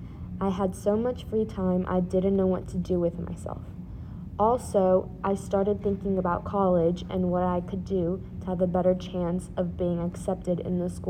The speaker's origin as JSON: {"language": "English", "region": "Virginia", "country": "United States", "said": "we're from Virginia."}